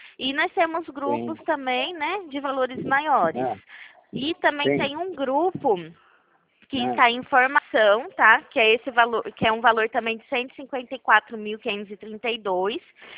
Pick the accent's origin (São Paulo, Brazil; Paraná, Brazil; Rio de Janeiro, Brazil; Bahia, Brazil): São Paulo, Brazil; Pirassununga; Isso, Pirassununga, estado de São Paulo.